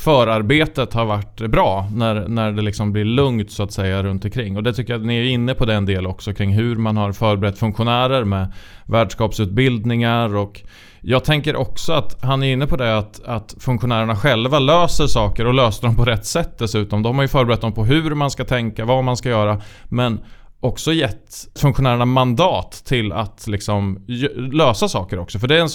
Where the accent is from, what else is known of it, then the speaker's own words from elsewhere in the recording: Falun, Dalarna County, Sweden; blev involverad i en handbollscup uppe i Falun där jag är ifrån